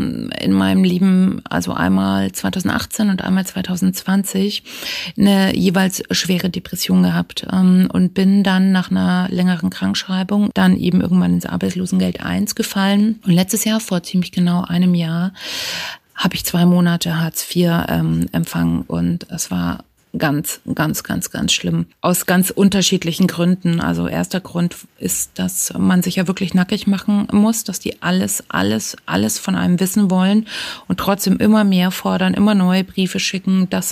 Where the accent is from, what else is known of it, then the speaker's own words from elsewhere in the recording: Bavaria, Germany; now in Hamburg, Germany; ich komme ursprünglich aus Bayern, lebe aber jetzt in Hamburg